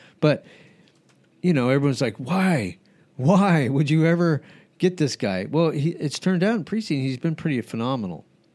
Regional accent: New Mexico, United States; it was just the area I grew up in. I grew up in New Mexico.

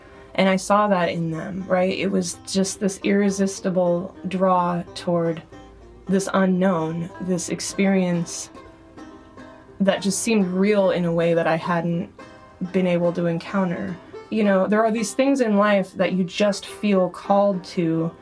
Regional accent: California, United States; I grew up here in the Bay Area, but my mom is from Austria, and so I hold dual citizenship in Austria, and I was there many summers throughout my life.

